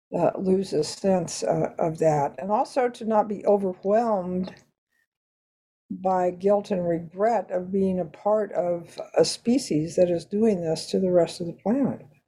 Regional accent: Nebraska, United States; where I grew up on the Nebraska prairie, out in the Nebraska sandhills, and my relationship to that land.

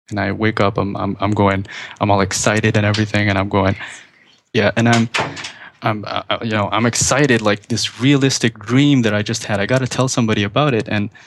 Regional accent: Karachi, Sindh, Pakistan; moved away as an adult; now in Canada; I moved to Canada about 10 years ago, but 2 years prior to that, I was still living in my hometown of Karachi, Pakistan.

